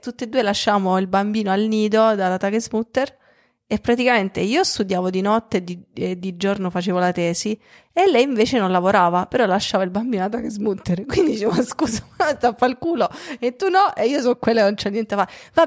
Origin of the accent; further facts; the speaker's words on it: Southern Italy, Italy; Lo stai dicendo a me perché sono terrone